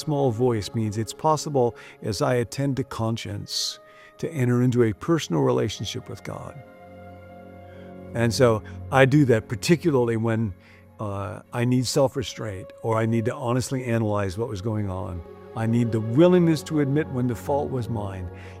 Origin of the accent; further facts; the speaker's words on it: Midwest, United States; moved away; When I grew up in the Midwest with my mom, there was a thing called spring cleaning.